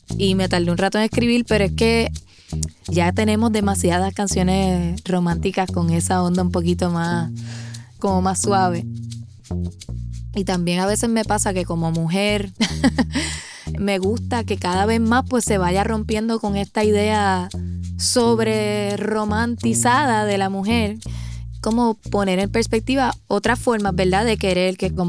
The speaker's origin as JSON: {"language": "Spanish", "country": "Puerto Rico", "said": "soy cantante de Puerto Rico."}